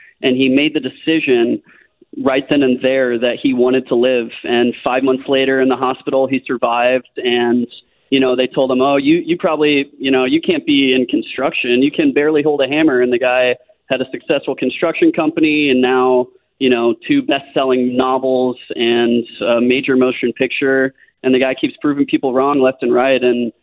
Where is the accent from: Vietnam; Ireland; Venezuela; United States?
United States; Webster Groves, Missouri; Yeah, that's right. I grew up in Webster Groves, actually on Hollywood Place. Right behind Mary Queen of Peace.